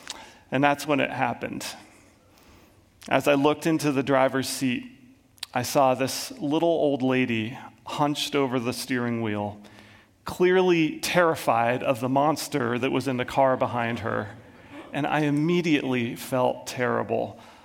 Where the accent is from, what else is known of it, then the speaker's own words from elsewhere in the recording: New Jersey, United States; And you may or may not know that I was raised on the East Coast, primarily in New Jersey.